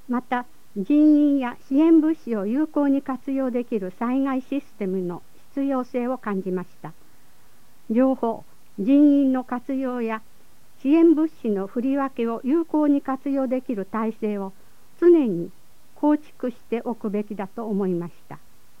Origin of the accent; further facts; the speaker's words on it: Fukushima, Japan; 実は私は福島県出身です。子供の頃家族や友達と遊んだ海岸の変わり果てた姿を見た時は言葉が出ませんでした。